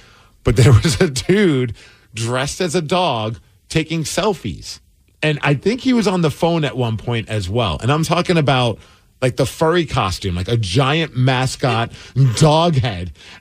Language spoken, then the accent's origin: English; Brooklyn, New York, United States; I grew up in Brooklyn.